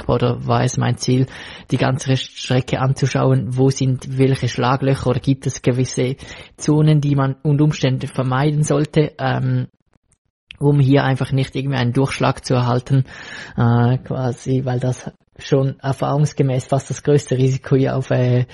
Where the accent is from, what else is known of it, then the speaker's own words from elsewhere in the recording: Switzerland; wir als Schweizer sind hier sehr verwöhnt mit den Straßenbelägen